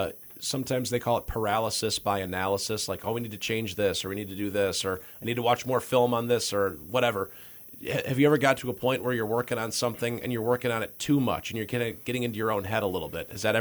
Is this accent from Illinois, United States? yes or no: yes; Illinois, United States; Because we're not from Aberdeen originally. He's from Pennsylvania. I'm from Illinois.